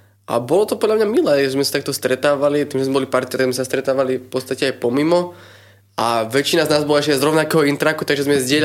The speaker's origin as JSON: {"language": "Slovak", "town": "Levoča", "region": "Prešov Region", "country": "Slovakia", "said": "a pochádzam z Levoče, zo severovýchodu Slovenska."}